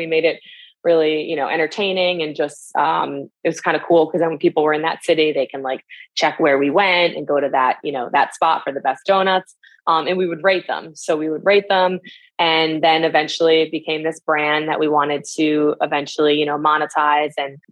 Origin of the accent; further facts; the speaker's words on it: Northeast, United States; We're both from the Northeast.